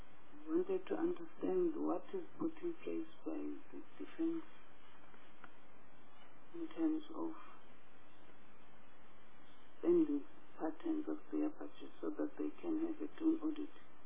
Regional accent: Eastern Cape, South Africa; Because I'm coming from the Eastern Cape.

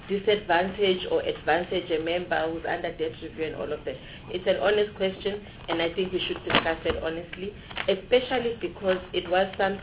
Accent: Eastern Cape, South Africa; born there; I was born in the Eastern Cape, and I'm currently residing in the province of KwaZulu-Natal.

